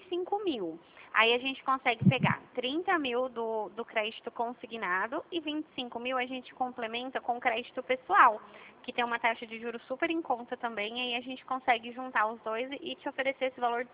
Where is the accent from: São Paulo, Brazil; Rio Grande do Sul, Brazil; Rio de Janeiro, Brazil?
São Paulo, Brazil; E o meu DDD é 18 porque eu sou daqui de São Paulo, eu não sou daí do Rio